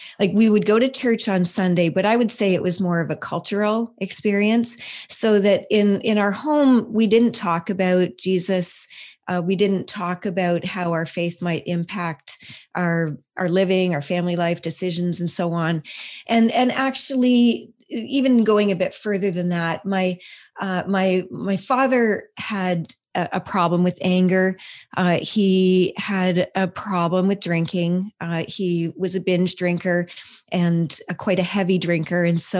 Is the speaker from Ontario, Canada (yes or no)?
yes; Ontario, Canada; up in a small city just east of Toronto. And we were a family of five. I have a brother and a sister. We grew up in the Lutheran church.